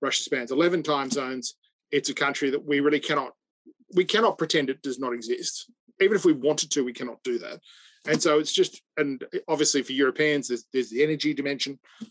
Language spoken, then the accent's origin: English; Australia; because obviously as Australian